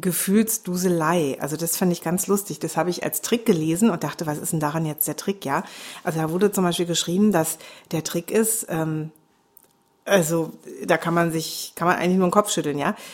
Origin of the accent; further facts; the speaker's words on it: Swabia, Germany; Ja, ne, besonders als Schwabe.